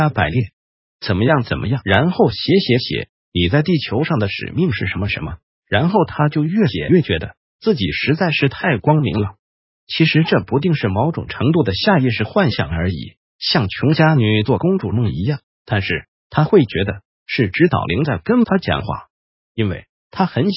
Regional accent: Taiwan

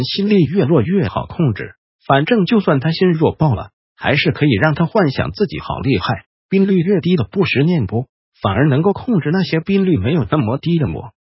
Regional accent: Taiwan; 其实也就是占我们台湾人 70% 以上人口的城府很深的草包

